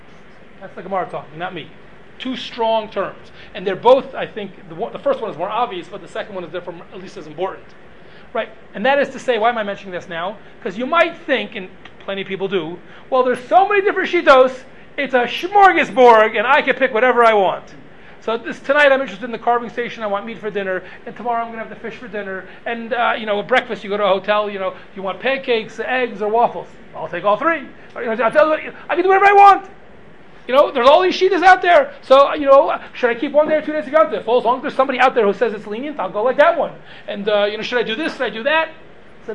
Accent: Baltimore, Maryland, United States; So I come from Baltimore, and Rabbi Heinemann, who's a big, big posek and a big person from Baltimore, so he has certain shitas.

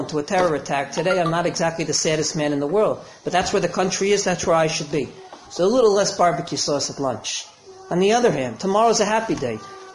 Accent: United States; When I grew up in America, when you want to sell the Brooklyn Bridge, it means it's selling you a lie.

